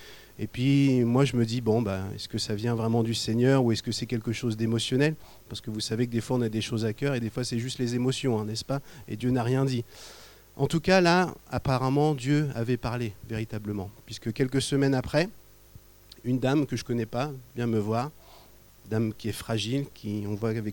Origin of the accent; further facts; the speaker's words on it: Rouen, Normandy, France; Vive la Normandie. Mais moi, je suis de la Haute, moi, je suis de Rouen, je suis pas de la Manche.